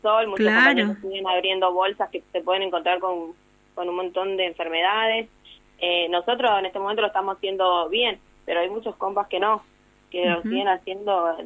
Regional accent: Guaymallén, Mendoza, Argentina; De acá, nosotros somos de Guaymallén.

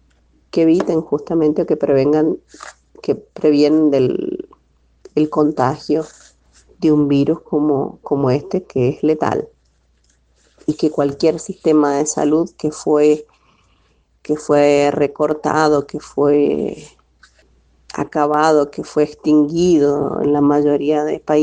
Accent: Mendoza, Argentina; now in Brazil; nosotros somos asentados de la Reforma Agraria. Yo soy originaria de Mendoza y hace 10 años que vivo en el sur de Brasil, en un asentamiento. Así que vivimos en la zona rural, en la región metropolitana de Porto Alegre.

